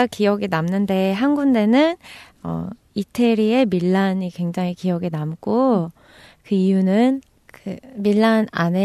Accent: South Korea; now in Canada; 저도 한국인이긴 한국인이잖아요.

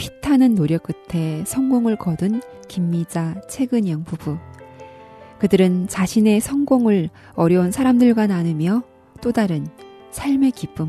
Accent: North Korea

